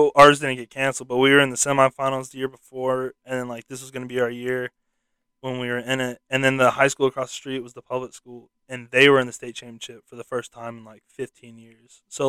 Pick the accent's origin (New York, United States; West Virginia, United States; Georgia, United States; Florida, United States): Georgia, United States; Alpharetta; It's in Roswell, Georgia. And I'm from Alpharetta.